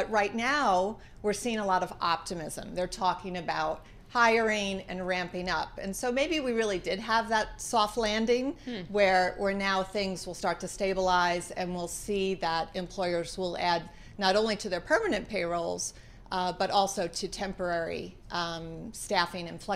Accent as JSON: {"language": "English", "region": "New York", "country": "United States", "said": "I do live in Florida, but I am a New Yorker at heart."}